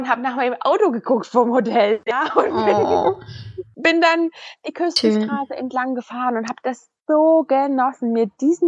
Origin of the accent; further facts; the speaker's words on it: Germany; ich komme aus Deutschland